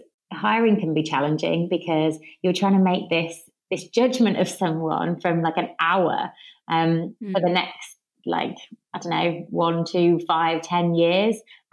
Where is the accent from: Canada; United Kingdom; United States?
United Kingdom; Birmingham, West Midlands; born and raised in Birmingham. I just turned 30 and then Birmingham's my base camp